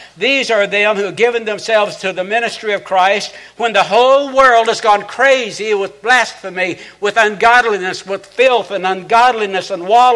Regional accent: Oklahoma, United States; I'm from Oklahoma. I hate that wind.

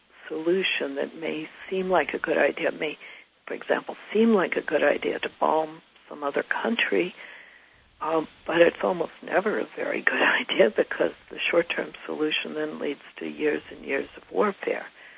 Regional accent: Midwest, United States; I mean, I grew up in the Midwest in the Bible Belt

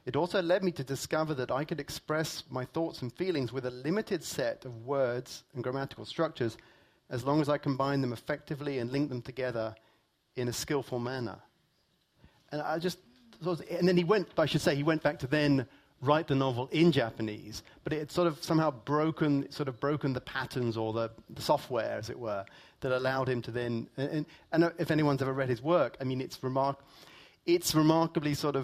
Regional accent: England, United Kingdom; I'm always struck as an Englishman by the fact

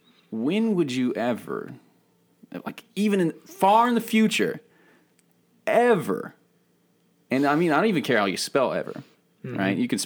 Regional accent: Florida, United States; born there; I was born in Florida. I love Florida.

